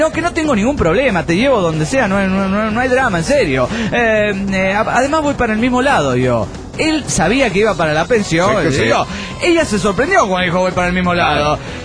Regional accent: San Nicolás, Buenos Aires Province, Argentina; yo el viernes me voy para San Nicolás, mi pueblo natal.

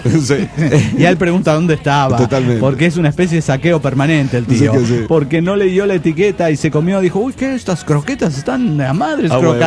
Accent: Axochiapan, Morelos, Mexico; La causa es que en mi pueblo, en Axochiapan, el caos es

